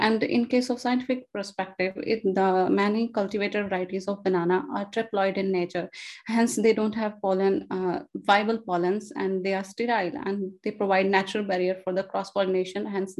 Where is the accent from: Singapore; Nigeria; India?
India; and I'm from India.